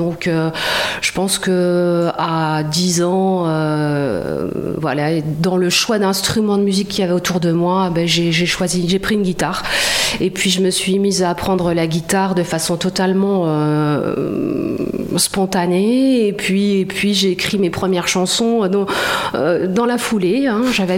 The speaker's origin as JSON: {"language": "French", "region": "Centre-Val de Loire", "country": "France", "said": "Non, je suis tourangelle. Je viens de Touraine et voilà."}